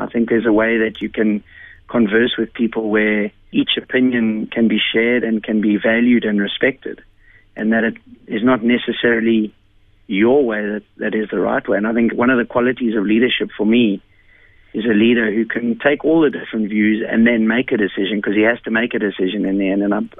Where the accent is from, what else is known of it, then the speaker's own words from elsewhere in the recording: South Africa; as a South African